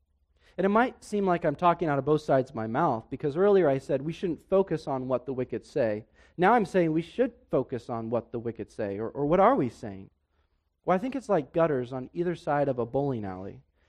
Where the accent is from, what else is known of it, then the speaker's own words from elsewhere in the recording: Denver, Colorado, United States; Our family used to go to an amusement park when I was growing up in Denver called Elitch Gardens.